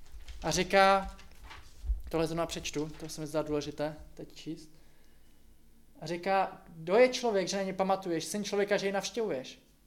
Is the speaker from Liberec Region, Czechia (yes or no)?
yes; Liberec, Liberec Region, Czechia; mu říkám, jsem z Liberce. Původně